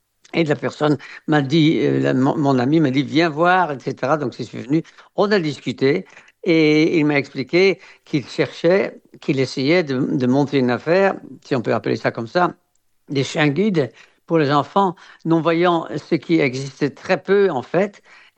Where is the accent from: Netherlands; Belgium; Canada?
Netherlands; moved away as an adult; now in France; quand je suis arrivé en France, quand j'avais 21 ans, j'ai quitté la Hollande, et quand je suis arrivé en France, il n'y avait pas encore les possibilités d'avoir une double nationalité. Et donc, je suis resté hollandais